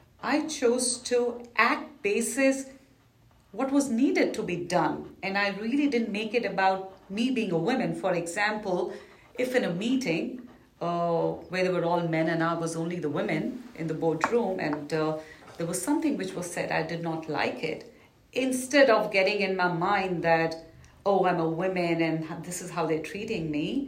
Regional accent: India; I was navigating as a single woman, which is not very conventional growing up in India

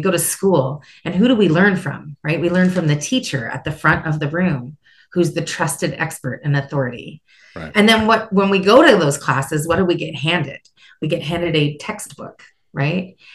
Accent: Canada; I'm Canadian.

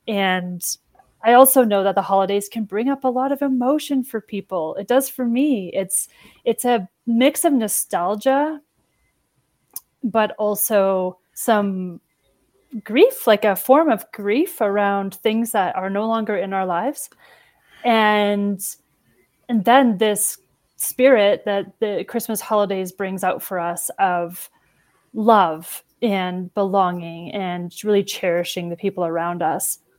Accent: Ottawa, Ontario, Canada; Growing up in Ottawa, such a wonderful center for outdoor activities and sports

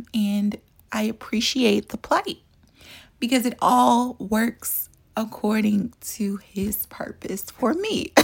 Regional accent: Chicago, Illinois, United States; So the little bit about me … I'm from Chicago. I'm a mother of four.

